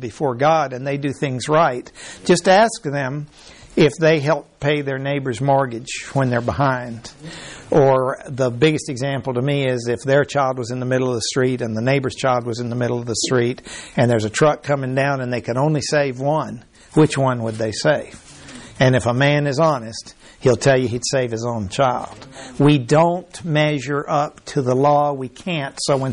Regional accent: Mexico; I was raised in Mexico in a Catholic school. And all my buddies were Catholic.

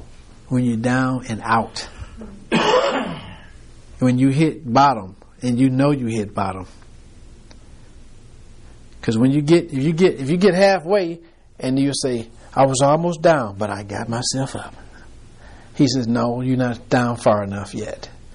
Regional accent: Detroit, Michigan, United States; We are in the South. Well, I was from Detroit, so that's what they say.

